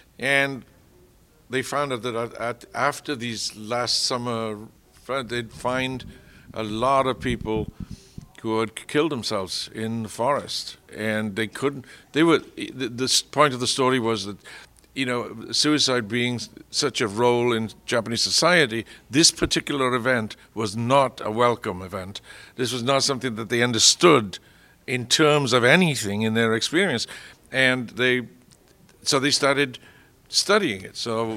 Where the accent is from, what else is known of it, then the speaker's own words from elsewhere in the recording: Wales, United Kingdom; now in United States; I'm a Welshman, and I'm living in America, and I've been living here since 63.